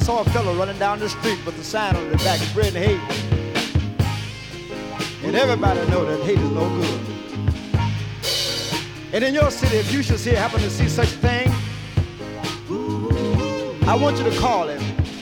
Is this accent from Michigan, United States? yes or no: yes; Detroit, Michigan, United States; You know, I'm from Detroit.